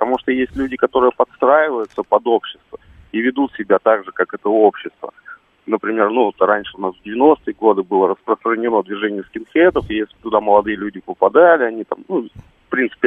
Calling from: Moscow, Russia; я из Москвы.

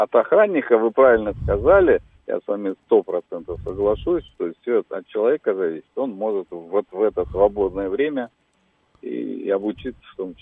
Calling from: Moscow, Russia; я звоню из Москвы. Я, ну, уже отслужил, как говорится, за более 30 лет и продолжаю работать.

